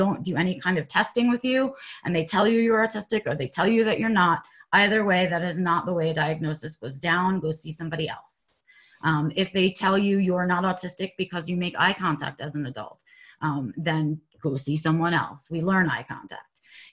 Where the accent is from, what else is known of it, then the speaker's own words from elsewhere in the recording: New York City, New York, United States; I was lucky to be born and raised in New York City, and so I was in a metro area with a large population and a lot of clinicians.